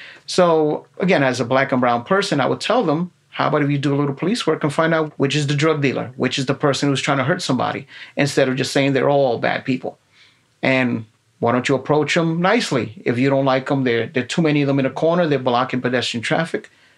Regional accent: Bronx, New York, United States; growing up in the South Bronx, I could understand how people did not like police officers, because I myself, as a young kid, was thrown up against the wall.

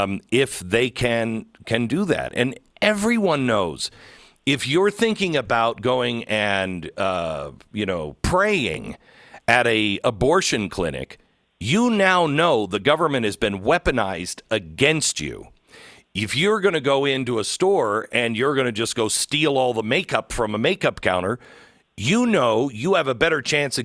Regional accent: Seattle, Washington, United States; moved away; I'm from Seattle, but I moved away long before the madness set in.

